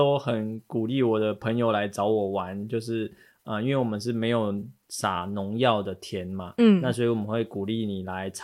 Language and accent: Chinese; Taoyuan, Taiwan; 就是因为我说我是桃园人嘛。那其实我住在桃园的时候也是比较偏不是桃园市中心啊这种地方。